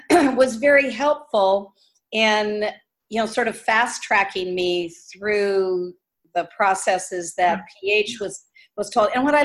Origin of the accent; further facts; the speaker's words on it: United States; born there; Because I'm not African. I can carry African ancestors, but I'm not African. I was born in America.